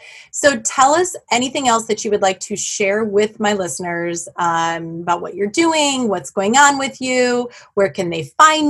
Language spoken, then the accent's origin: English; Madison, United States; From the beach to Madison, my hometown, and we will be in touch.